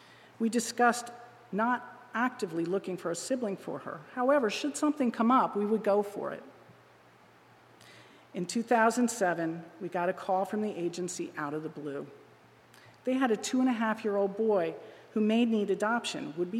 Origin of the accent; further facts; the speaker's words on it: Pennsylvania, United States; also born or lived in Indiana / Scranton / Lancaster County; I was born in Indiana, grew up mostly in Pennsylvania, first around Scranton and then Lancaster County.